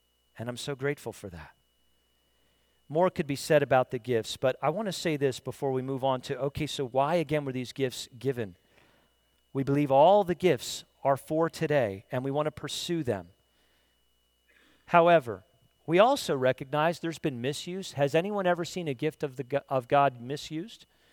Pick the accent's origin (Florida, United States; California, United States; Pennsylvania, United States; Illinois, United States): Pennsylvania, United States; And, you know, growing up in Lancaster County, I got to see it on a daily basis.